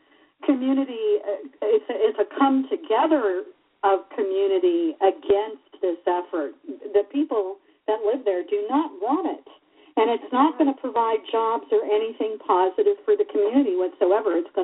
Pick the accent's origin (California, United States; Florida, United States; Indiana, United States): Florida, United States; Tampa; New York City, my hometown of Tampa, Albuquerque, Chicago